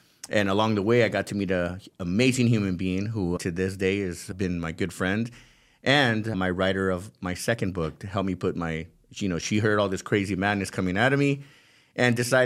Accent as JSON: {"language": "English", "town": "Los Angeles", "region": "California", "country": "United States", "tie": "born or raised there", "said": "It talked about my life growing up in Southern California, Los Angeles, getting into the entertainment world"}